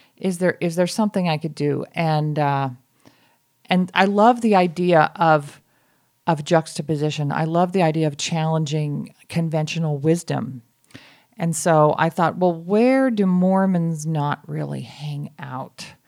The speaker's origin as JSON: {"language": "English", "town": "Boston", "region": "Massachusetts", "country": "United States", "tie": "born or raised there", "also_born_or_lived": "Salt Lake City, Utah", "said": "I lived in Salt Lake as a very young child, but then my family moved east and I grew up in Boston."}